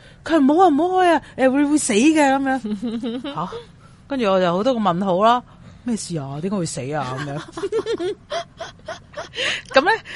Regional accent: China; 但你就唔可以踩喺上面噶、我哋中国人都系咁样噶。

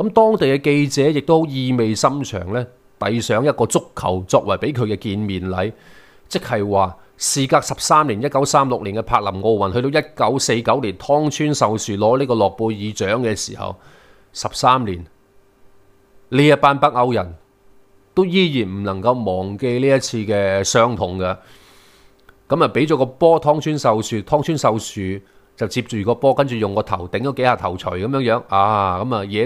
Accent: Hong Kong; 譬如说我们香港人看球都说、70年代的日本球求其点都赢到他

